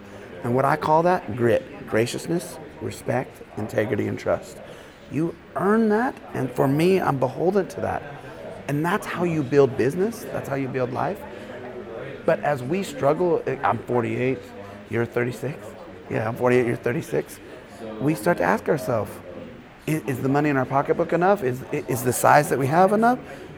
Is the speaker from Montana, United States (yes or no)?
yes; Montana, United States; also born or lived in Boise, Idaho / Alaska; So I'm from Boise, Idaho, originally Montana, via Alaska, so all big country, right?